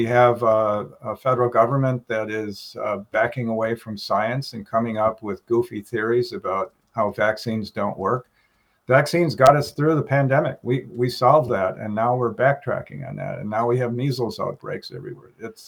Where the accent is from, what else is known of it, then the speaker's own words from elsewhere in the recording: Wauwatosa, Wisconsin, United States; I was determined to serve my hometown, and I just happened to arrive in the middle of a global pandemic